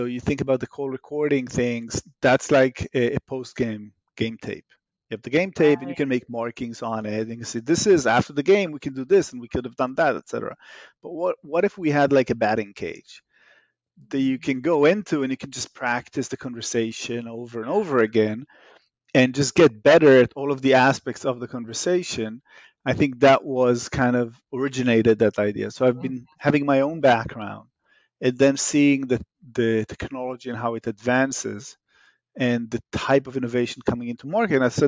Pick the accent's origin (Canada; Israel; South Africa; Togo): Israel; English is a second language; now in United States; As you can hear in my accent, I'm Israeli by origin.